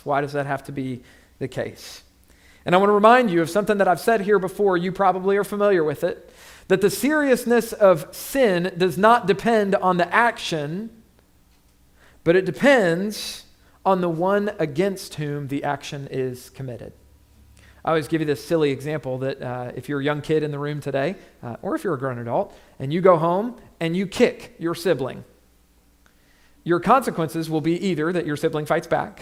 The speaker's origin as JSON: {"language": "English", "region": "Florida", "country": "United States", "tie": "born or raised there", "said": "everybody in my home state of Florida"}